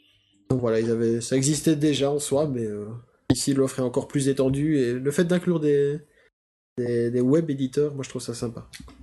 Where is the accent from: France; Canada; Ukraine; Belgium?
Belgium; Bon, comme vous avez commencé à le savoir, je suis belge.